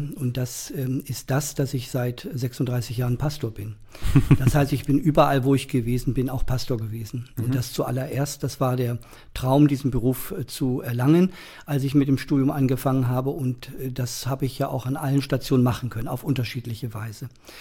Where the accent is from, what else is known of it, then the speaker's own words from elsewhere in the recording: Lower Saxony, Germany; Bergen-Belsen. Dann ist es die dunkle Seite der Geschichte, die da auch mit zusammenhängt, wo ich geboren bin und aufgewachsen bin und von wo aus ich dann in Celle zunächst eine Lehre als Postbeamter gemacht habe